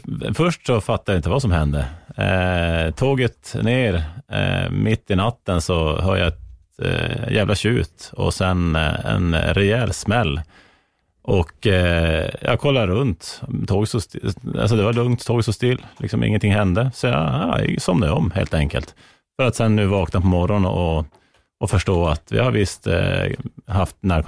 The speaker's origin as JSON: {"language": "Swedish", "region": "Norrland", "country": "Sweden", "said": "när man kommer fram som norrlänning till Stockholm att man ska gå, att man ska hamna vilse."}